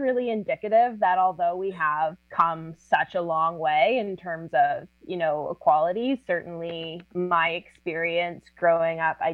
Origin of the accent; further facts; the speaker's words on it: West Coast, Canada; because I had, I think, taken reproductive rights for granted growing up in Canada, growing up on the West Coast, having a very feminist mother, running in very progressive circles.